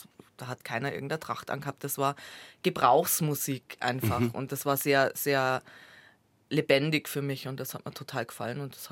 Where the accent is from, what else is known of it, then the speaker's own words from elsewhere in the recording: Straubing, Bavaria, Germany; Ich bin in Straubing aufgewachsen und zur Schule gegangen und bis zum Studium war ich dann da quasi daheim.